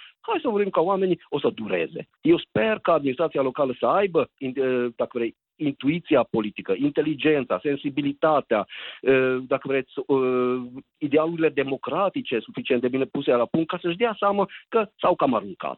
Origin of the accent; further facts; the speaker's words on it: Transylvania, Romania; Suntem ardeleni, înțelegem lucrurile.